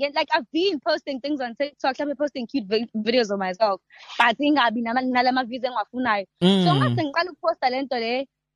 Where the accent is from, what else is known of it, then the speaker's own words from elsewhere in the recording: Pietermaritzburg, KwaZulu-Natal, South Africa; from Pietermaritzburg. I was born and bred in Pietermaritzburg. Ngifunde Alex High. I matriculated there as well. I'm currently studying at DUT.